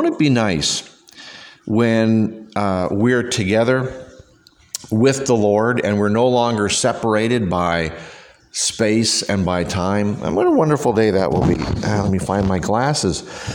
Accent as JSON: {"language": "English", "country": "Canada", "tie": "born or raised there", "lives_now": "United States", "said": "growing up in Canada, I know it's a little different here in the States, but growing up in Canada, school always started after Labor Day weekend."}